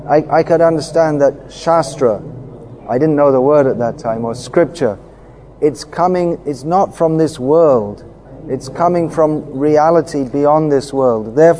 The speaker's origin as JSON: {"language": "English", "region": "England", "country": "United Kingdom", "tie": "born or raised there", "said": "I was growing up in England, but I was interested to know what on earth is life all about."}